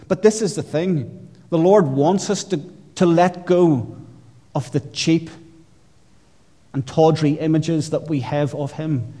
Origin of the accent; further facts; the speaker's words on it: Northern Ireland, United Kingdom; I grew up in Northern Ireland at a difficult time in the life of that particular country, and it was an angry and a hard place. It was a place where there was a form of religious war taking place.